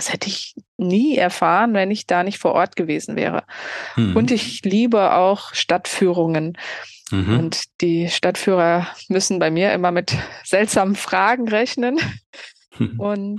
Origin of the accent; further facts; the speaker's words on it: Hahn, Germany; Ich dachte, ich nehme meine Heimatstadt und lasse da die Geschichte beginnen.